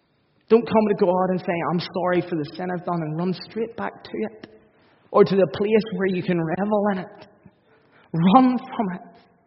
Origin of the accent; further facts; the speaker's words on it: Northern Ireland, United Kingdom; We're Northern Irish, after all. We beat ourselves up a lot more than many other cultures.